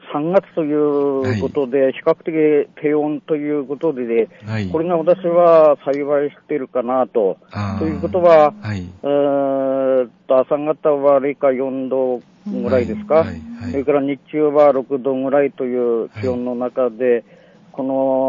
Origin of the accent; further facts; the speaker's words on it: Iwate, Japan; 私たちは岩手県です、岩手県で、気仙沼ではなく気仙地方なんですがね、大船渡市と陸前高田市と住田町というのが、気仙地方